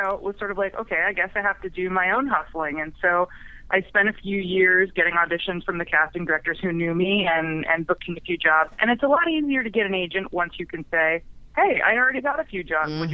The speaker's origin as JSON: {"language": "English", "region": "New Jersey", "country": "United States", "said": "I am originally from New Jersey."}